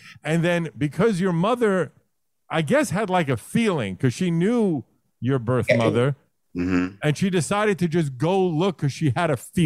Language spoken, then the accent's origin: English; Brooklyn, New York, United States; So I grew up in Brooklyn, right? And my mom only dated black men growing up.